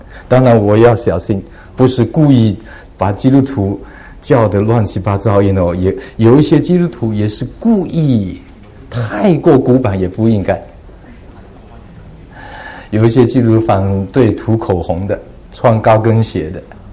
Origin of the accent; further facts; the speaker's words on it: China; 我们中国的礼貌，比如说男孩女孩一起跑，对不对？我们中国人说礼让，对不对？